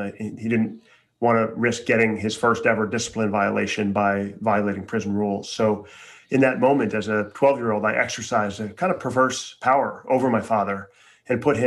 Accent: Chicago, Illinois, United States; And mind you, I grew up in Chicago for the most part.

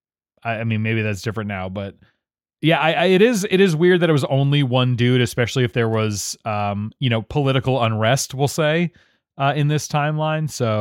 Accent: Canada; I'm Canadian

